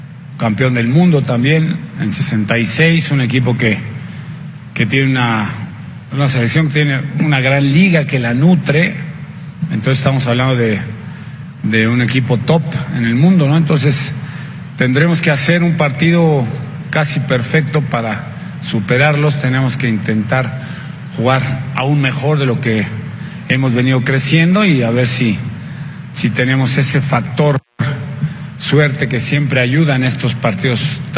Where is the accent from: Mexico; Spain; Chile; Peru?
Mexico; somos 11 mexicanos que tenemos que hacer gol allá